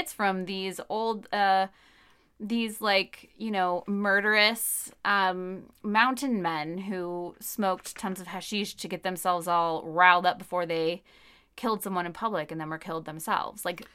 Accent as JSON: {"language": "English", "country": "United States", "said": "just because I'm an American in the 2000s"}